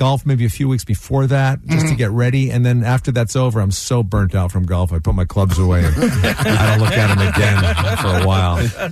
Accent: Bridgeport, Connecticut, United States; But, you know, I grew up in Connecticut. Bridgeport, Connecticut.

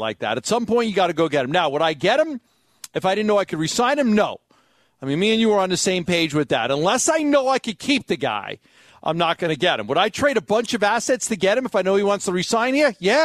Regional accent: Brooklyn, New York, United States; Listen, I love Brooklyn. I spent a lot of my life growing up in Brooklyn.

